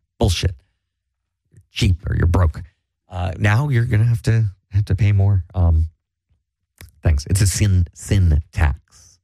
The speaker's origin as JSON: {"language": "English", "country": "Ireland", "said": "I'm Irish."}